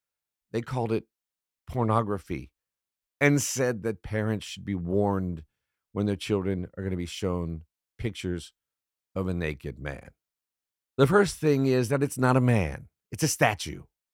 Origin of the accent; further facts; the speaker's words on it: United States; now in Denmark; Living in Denmark, especially as an American, you know, it's not as hard as people that are here that are from the Middle East or Philippines or Somalia or other places.